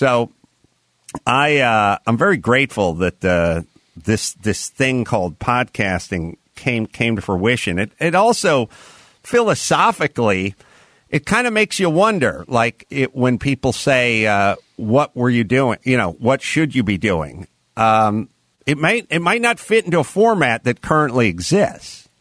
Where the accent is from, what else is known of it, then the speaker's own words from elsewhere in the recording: North Hollywood, California, United States; two blocks from where I grew up in North Hollywood.